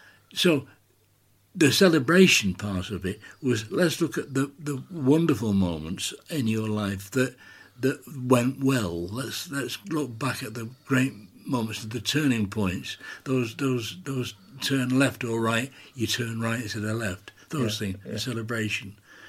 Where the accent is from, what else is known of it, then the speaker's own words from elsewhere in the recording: England, United Kingdom; So I said, "Well, I'm trying to explain that we're from England, and we'd like you to do a minute for Pat, your friend."